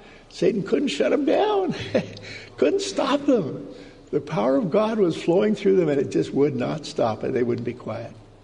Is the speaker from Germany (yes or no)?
no; Canada; in Canada, it's getting very, very serious. That's my home country.